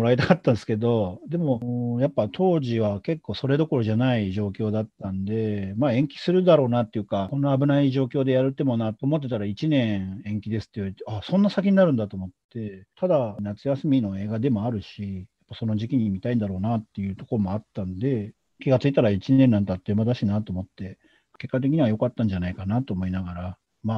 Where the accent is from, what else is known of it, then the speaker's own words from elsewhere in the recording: Tokorozawa, Saitama, Japan; 僕、所沢出身なんで、